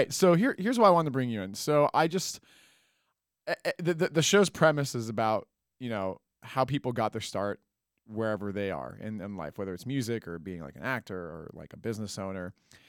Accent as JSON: {"language": "English", "town": "Salt Lake City", "region": "Utah", "country": "United States", "tie": "born or raised there", "said": "I grew up in Salt Lake City and like, you know, just being in the music scene there"}